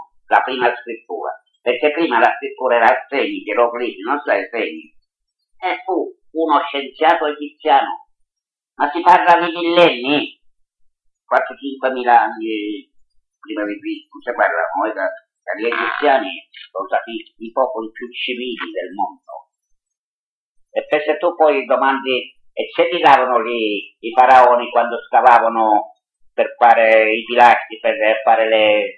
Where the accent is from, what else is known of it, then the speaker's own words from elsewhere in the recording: Venice, Veneto, Italy; io sono di Venezia, cioè sono di Venezia